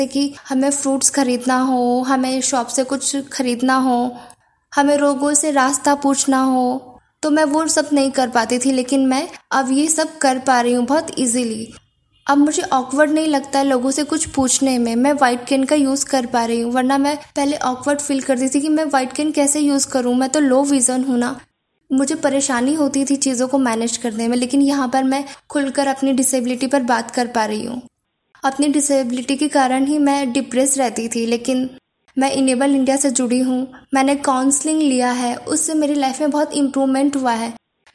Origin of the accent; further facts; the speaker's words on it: Indore, Madhya Pradesh, India; मैं इंदौर मध्य प्रदेश की रहने वाली हूँ।